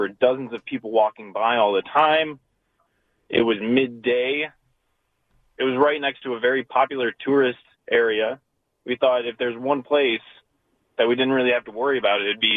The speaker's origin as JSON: {"language": "English", "town": "Detroit", "region": "Michigan", "country": "United States", "said": "So we're from the Detroit area, so we're not we understand that crime happens, but even in Detroit, you can park downtown safely"}